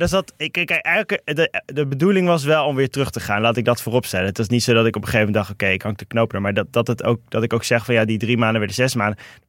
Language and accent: Dutch; Rotterdam, South Holland, Netherlands; also born or lived in Meppel; Ik ben in Rotterdam opgegroeid. En in Meppel.